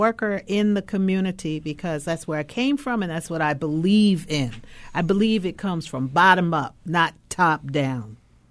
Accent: New York, United States; now in Baltimore, United States; I'm a transplant. So I came from New York, and I grew up in a city where, you know, it was supposed to be the melting pot.

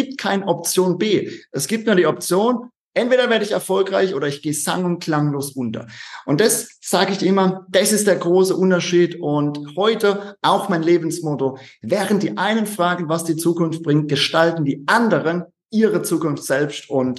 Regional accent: Rhineland-Palatinate, Germany; accent: Palatine; Nein, ich bin Pfälzer und das ist auch gut so, das hört man unschwer an meinem Dialekt.

